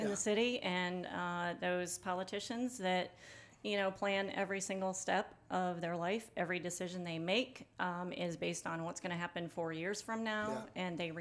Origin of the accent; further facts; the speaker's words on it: Ohio, United States; moved away as an adult; She was born and raised in Ohio, so I am a born and bred Buckeye